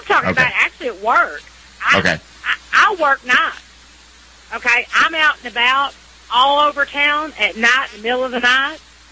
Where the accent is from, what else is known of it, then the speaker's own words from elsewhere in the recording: Texas, United States; I'm from Texas.